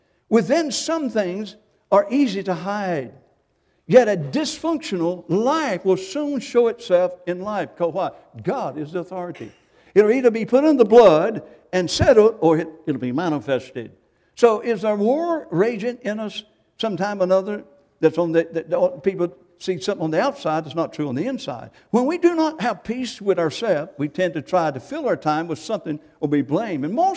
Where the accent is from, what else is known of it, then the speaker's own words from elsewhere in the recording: United States; Well, I come from Johnson County.